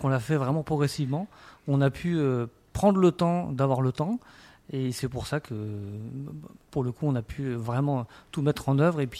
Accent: Auvergne-Rhône-Alpes, France; Je suis savoyard

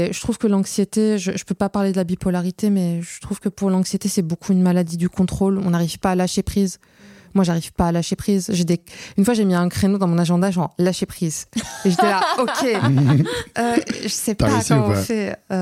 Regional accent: Algiers, Algiers Province, Algeria; En gros, moi, j'ai grandi à Alger

